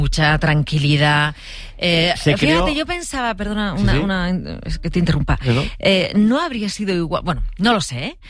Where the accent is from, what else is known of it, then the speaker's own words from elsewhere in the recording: Spain; se me reconoce que soy española, no tenía que decir nada